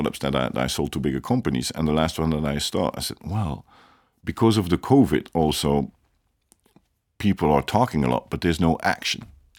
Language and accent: English; Belgium; English is a second language; because you know, like I'm from Belgium. We've been have a couple of wars over there in the past.